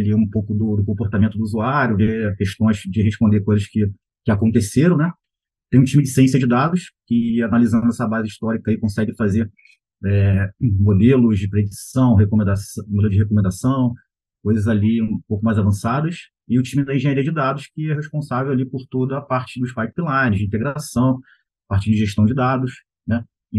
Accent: Rio de Janeiro, Brazil; sou carioca, 43 anos, casado, uma filhinha de 6 anos

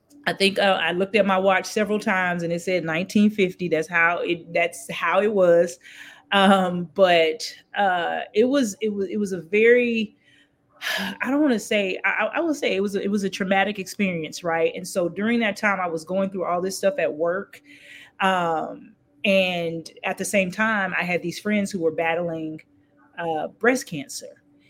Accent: Denver, Colorado, United States; even though gangs were very prominent in the 90s growing up in Denver, Colorado. But I learned to love it.

